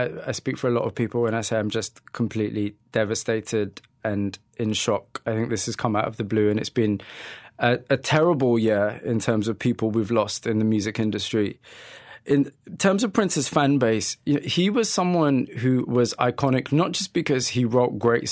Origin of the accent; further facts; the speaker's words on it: Yorkshire and the Humber, United Kingdom; I grew up in Yorkshire, in predominantly South Asian Muslim community. I'm from a Pakistani Muslim background.